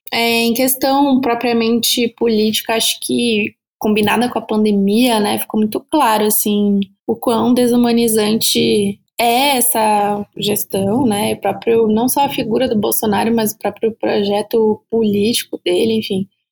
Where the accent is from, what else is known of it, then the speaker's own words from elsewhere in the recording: Santa Catarina, Brazil; sou também de Santa Catarina, assim como a Larissa e a Marina.